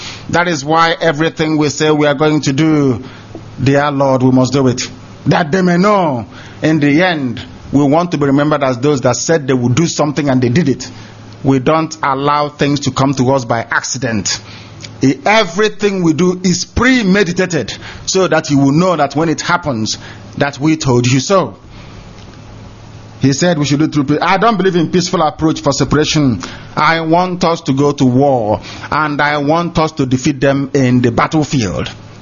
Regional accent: South East, Nigeria; How many people have they killed from where we come from Biafra land?

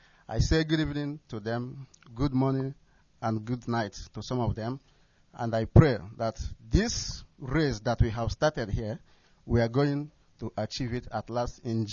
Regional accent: Ebonyi, Nigeria; I'm from Ezza South Local Government Area of Ebonyi State.

